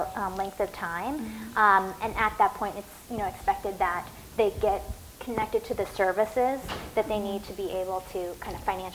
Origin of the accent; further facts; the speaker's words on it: Midwest, United States; I'm not from here, I'm from the Midwest, so I find it pretty shocking.